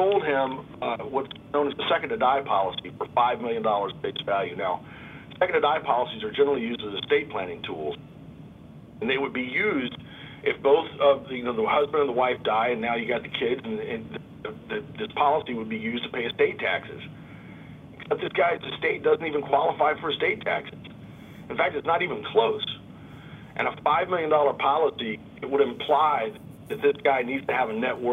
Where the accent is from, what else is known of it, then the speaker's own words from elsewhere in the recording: the South, United States; Listen, I'm a Southerner, so you get stories with me, man.